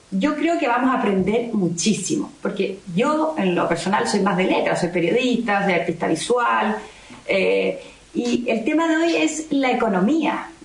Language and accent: Spanish; Chile; now in Madrid, Spain; yo soy chileno, ustedes saben, vivo aquí en Madrid hace 20 años